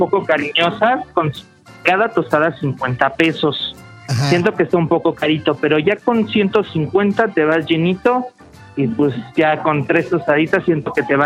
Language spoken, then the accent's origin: Spanish; Tonalá, Jalisco, Mexico; Nada más porque dije que soy de Tonalá, Jalisco.